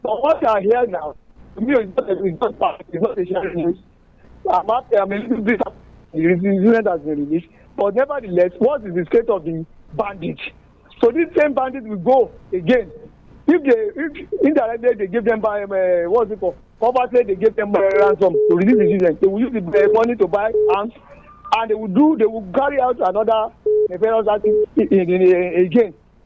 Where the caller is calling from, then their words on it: Nairobi, Kenya; My greeting is as long as I'm calling from Nairobi.